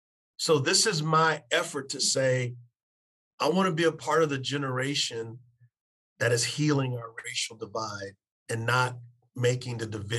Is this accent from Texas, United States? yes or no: yes; San Antonio, Texas, United States; So I'm from San Antonio. I'm a pacifist.